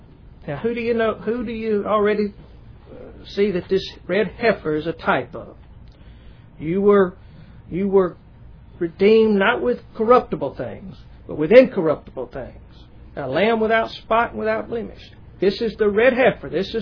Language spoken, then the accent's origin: English; the South, United States; accent: southern; Y'all kind of joked at the way that my southern accent, I pronounce dead and put a couple of syllables in it.